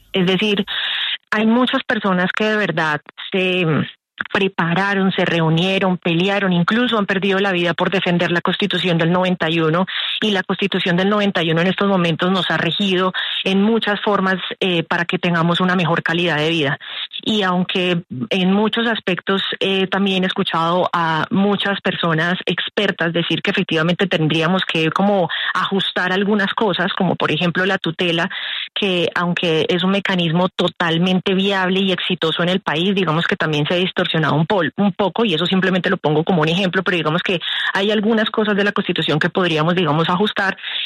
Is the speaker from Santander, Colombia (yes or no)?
yes; Bucaramanga, Santander, Colombia; Yo soy de Bucaramanga, Julio